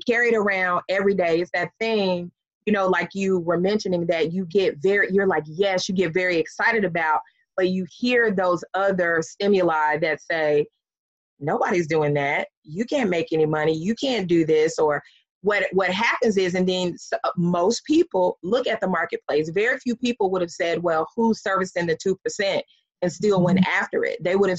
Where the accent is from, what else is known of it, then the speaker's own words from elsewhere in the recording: the South, United States; I'm from the South, so, you know, buckshots, right?